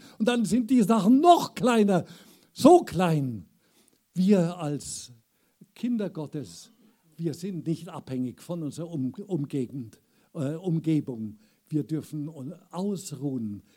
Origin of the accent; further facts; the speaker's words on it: Bavaria, Germany; Selbst als Bayer bin ich nix.